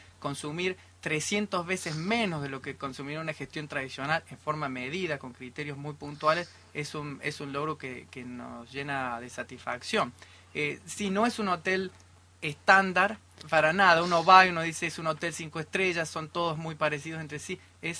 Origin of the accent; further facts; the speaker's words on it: Villa Mercedes, San Luis, Argentina; born there; accent: mixed Córdoba tonada; No, yo nací en Villa Mercedes, San Luis.